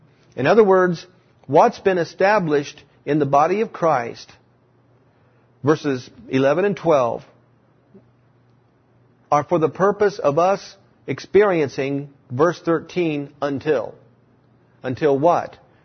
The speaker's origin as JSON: {"language": "English", "town": "Cincinnati", "region": "Ohio", "country": "United States", "tie": "born there", "said": "My parents were from Kentucky, all right? I was almost from Kentucky. I was born in Cincinnati, so don't you cast any stones at me."}